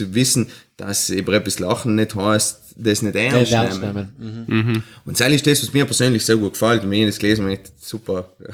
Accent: Trentino-Alto Adige, Italy; weil wir bei uns in Südtirol haben viel länger brauchen

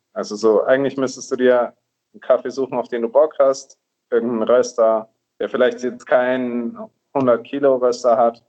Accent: Nuremberg, Bavaria, Germany; Ich so, nee, aus Nürnberg.

